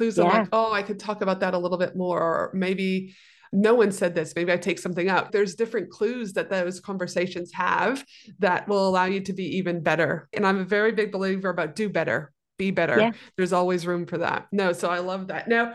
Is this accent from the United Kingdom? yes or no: no; Canada; also born or lived in United States; obviously I'm Canadian and I've lived in America